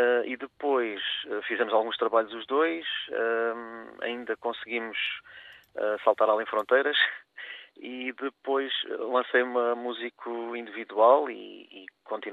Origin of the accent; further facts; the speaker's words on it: Portimão, Faro, Portugal; Estou um bocadinho deslocado de Portimão. A minha cidade natal é Portimão, mas encontro-me a trabalhar na zona de Carvoeiro.